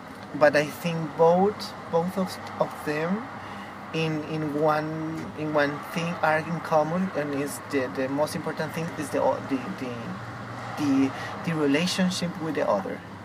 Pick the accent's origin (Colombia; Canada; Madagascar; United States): Colombia; English is a second language; My background, because I come from Colombia, and in Colombia, art had a little a huge impact in the social.